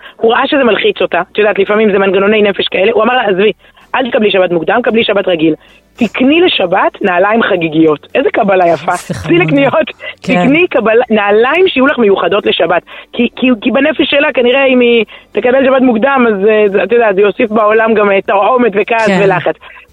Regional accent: Ramat HaSharon, Tel Aviv District, Israel; אני גדלתי ברחוב רות ברמת השרון, הרחוב המקביל הוא רחוב נעמי.

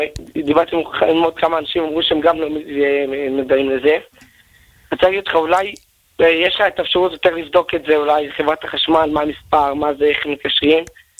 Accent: Beitar Illit, Judea and Samaria Area, Israel; אני מביתר.

